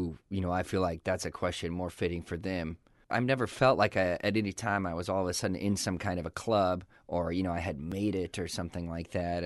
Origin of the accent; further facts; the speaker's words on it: San Diego, California, United States; born there; I was born in San Diego, and my family was from there.